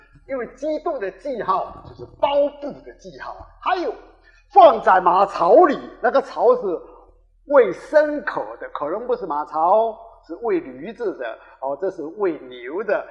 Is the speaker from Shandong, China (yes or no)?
no; Guangzhou, Guangdong, China; 我们广州人说打魂